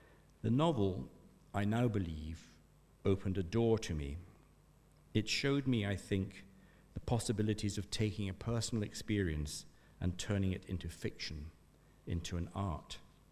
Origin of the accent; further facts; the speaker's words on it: Ghana; also born or lived in Nigeria; I was born and raised in West Africa, in Ghana and Nigeria. I regarded West Africa as my home for the first 20 or so years of my life.